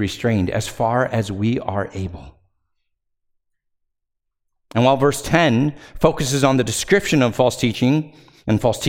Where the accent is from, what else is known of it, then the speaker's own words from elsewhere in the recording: California, United States; Well, growing up in California, on our street, we had several oleander bushes.